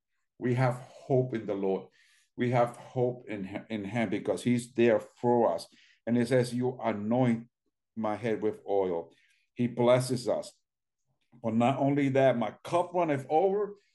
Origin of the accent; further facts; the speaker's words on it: New York City, New York, United States; And like I said, even when I was young, growing up in New York, and I used to go to just to go to the corner store, I had to have eyes behind my back